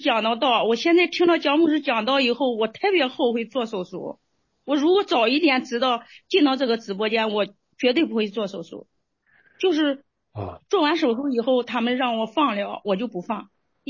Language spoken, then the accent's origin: Chinese; Henan, China; 嗯，我是河南的。